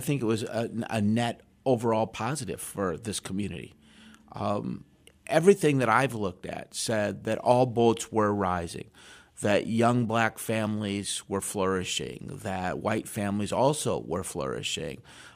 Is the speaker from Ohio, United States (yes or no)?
no; Iowa, United States; also born or lived in New Jersey; You know, I'm from Iowa, a state that had about 3 million people and 436 school systems.